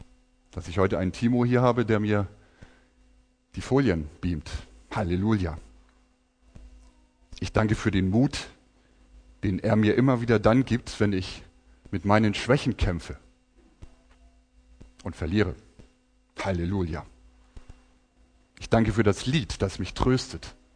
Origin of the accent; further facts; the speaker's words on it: Northern Germany, Germany; Als Norddeutscher, der nie Hannover, den Breitengrad von Hannover übertreten hat, kam ich das erste Mal nach Köln